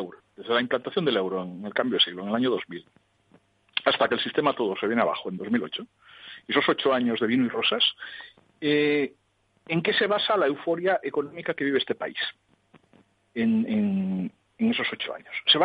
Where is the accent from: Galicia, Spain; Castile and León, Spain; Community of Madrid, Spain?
Galicia, Spain; Lugo; yo que soy de Lugo y alardeo mucho de eso, aunque no soy de Lugo practicante